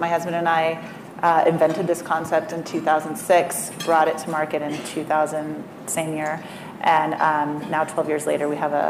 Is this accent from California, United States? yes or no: yes; California, United States; Well, I'm from Northern California, okay? Disclaimer, I grew up in a bubble.